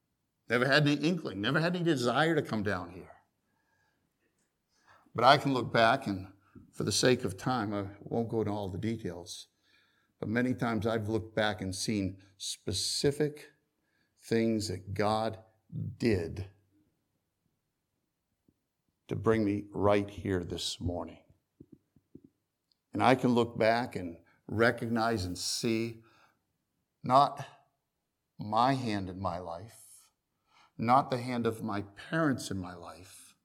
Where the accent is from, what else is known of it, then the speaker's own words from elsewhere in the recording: Massachusetts, United States; also born or lived in Derby, Connecticut; No, I was born in Connecticut. Born in the armpit of Connecticut, Derby, Connecticut. Pardon me if you're from Derby, but that's what I was told. It's the armpit of Connecticut. 6 months later, my folks moved to Massachusetts.